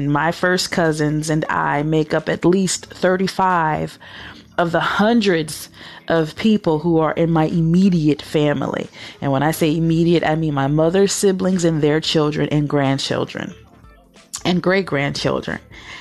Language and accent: English; Toledo, Ohio, United States; I grew up here in Toledo, born and raised.